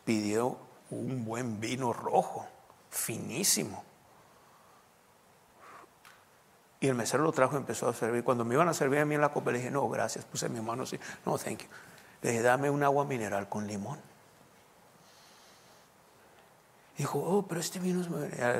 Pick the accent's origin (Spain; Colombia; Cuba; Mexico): Mexico; La diferencia entre nosotros los mexicanos y entre los hispanos